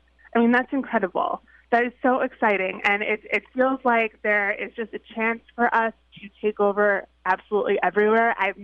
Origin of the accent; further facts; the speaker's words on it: New York, United States; I mean, I grew up on Long Island.